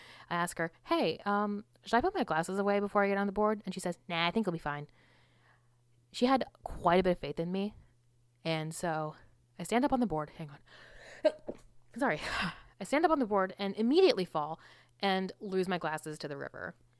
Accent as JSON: {"language": "English", "region": "Florida", "country": "United States", "said": "I'm from Florida. But we don't wear tuxedos ever."}